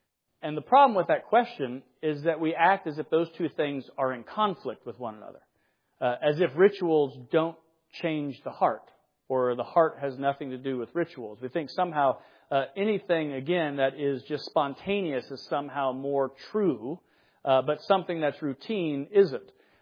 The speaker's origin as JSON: {"language": "English", "country": "United States", "said": "You do realize, I am an American. We do live in this particular country."}